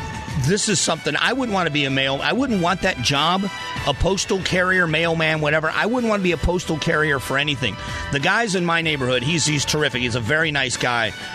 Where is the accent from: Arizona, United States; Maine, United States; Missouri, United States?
Arizona, United States; Before I'm a Republican, I'm an Arizonan, and I'm an American.